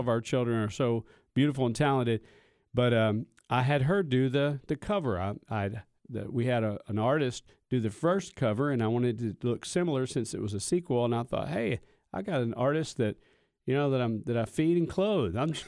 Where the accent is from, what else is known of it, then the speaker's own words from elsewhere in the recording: Kentucky, United States; moved away; also born or lived in Mississippi; You know, we grew up poor. I grew up in Kentucky, lived in Mississippi since 1985.